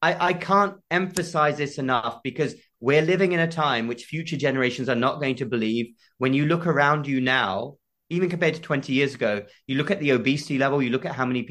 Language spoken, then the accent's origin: English; United Kingdom; I'm a proud citizen. I want America to win. I want the UK to win. I'm a Brit as well.